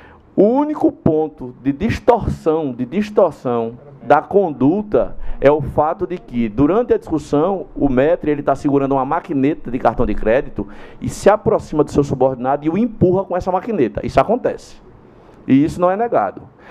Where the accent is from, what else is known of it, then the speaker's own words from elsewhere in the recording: União dos Palmares, Alagoas, Brazil; eu venho do interior do Estado e União dos Palmares, muito feliz da minha terra